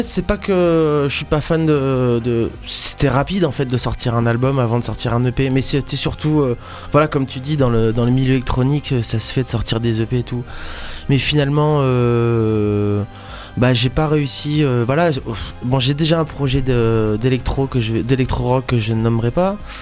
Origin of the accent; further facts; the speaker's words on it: Nancy, Grand Est, France; born there; qui habitent là où je suis né, à Nancy